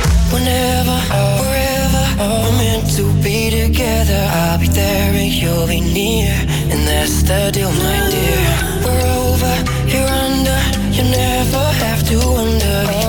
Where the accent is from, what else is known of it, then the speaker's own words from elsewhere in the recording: Netherlands; ik ben een Nederlander, dus ik snap die sfeer. Ik snap al die Hollandse liedjes en ik weet precies hoe ze eindigen.